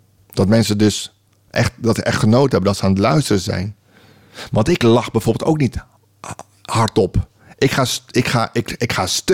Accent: Leeuwarden, Friesland, Netherlands; Ja, je komt niet uit Leeuwarden. Dus Martijn, ja, ik weet echt gewoon, ja, waar ik vandaan kom.

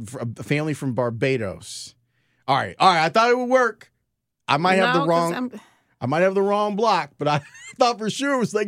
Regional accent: Chicago, Illinois, United States; So, yeah, I grew up in Roseland.

